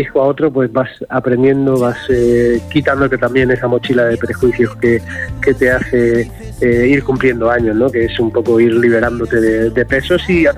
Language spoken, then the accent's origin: Spanish; Region of Murcia, Spain; Pues sí, la verdad que los murcianos al final tenemos ahí nuestro acento bastante marcado.